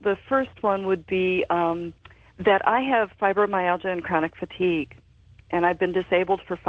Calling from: Oregon, United States; Hi, George. … I'm calling from Oregon.

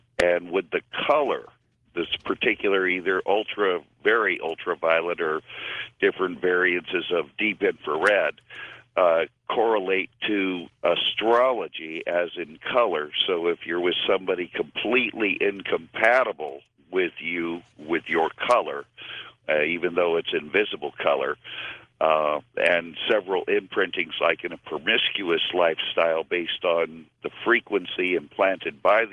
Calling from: Santa Maria, California, United States; KSMA 1240 Santa Maria.

